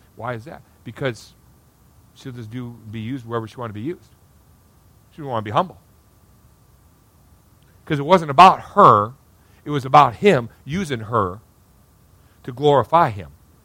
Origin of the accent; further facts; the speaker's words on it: Midwest, United States; I got that broken English because I'm from the Midwest.